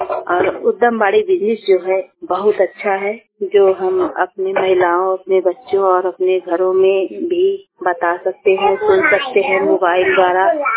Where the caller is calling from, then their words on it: Narthua, Uttar Pradesh, India; मैं नरथुआ का ग्राम सभा नरथुआ से बोल रही हूँ। मेरा जिला भदोही इलाका और आई है।